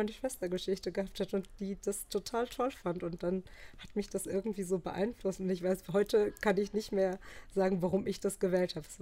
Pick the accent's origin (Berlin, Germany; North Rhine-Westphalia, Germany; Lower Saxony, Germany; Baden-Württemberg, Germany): North Rhine-Westphalia, Germany; Wipperfürth; moved away as an adult; Ja, also geboren bin ich in Wipperfürth. Das ist so ein ganz kleines Städtchen mitten im Bergischen. Und da habe ich auch gelebt, bis ich 19 Jahre alt war. Und dann bin ich für mein Studium nach Siegen gezogen